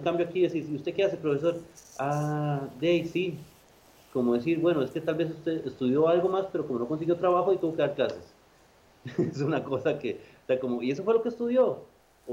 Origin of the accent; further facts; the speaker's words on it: Costa Rica; también deberíamos nosotros ser orgullosos de compartirlas, de ir a otros lados y distribuir y decir, soy tico.